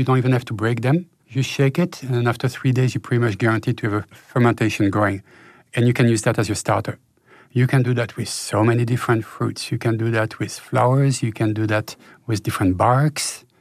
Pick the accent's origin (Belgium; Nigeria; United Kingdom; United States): Belgium; You know, I'm from Belgium. We do those crazy beers over there.